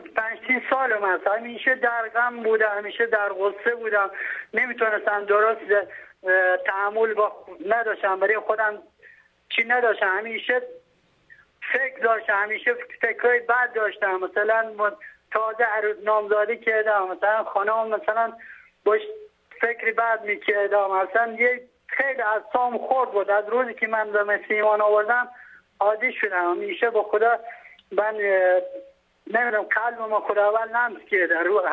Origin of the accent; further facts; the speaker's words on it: Mazar-i-Sharif, Balkh, Afghanistan; now in Iran; من افغانی هستم، از مزار هستم، ولی در ایران زندگی میکنم. … فامیل ایماندار شدم و مثل ایمان آوردم.